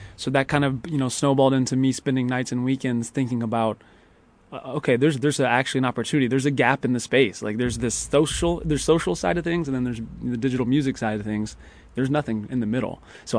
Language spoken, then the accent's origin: English; Midwest, United States; I kind of grew up that way. Like, I'm from the Midwest, like a small town where, you know, we were always the underdog